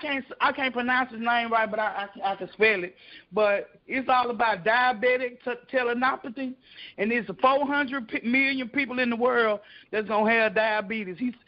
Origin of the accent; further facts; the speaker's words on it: Shreveport, Louisiana, United States; And I'm from Shreveport, Louisiana.